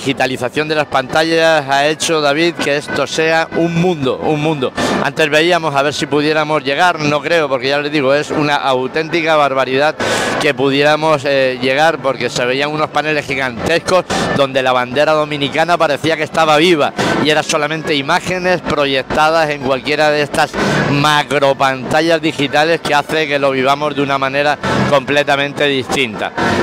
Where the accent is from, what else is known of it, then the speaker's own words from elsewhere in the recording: Fuerteventura, Canary Islands, Spain; Siempre hemos comentado que somos africanos. La isla de Fuerteventura es la isla más africana del archipiélago canario por la distancia que nos separa del continente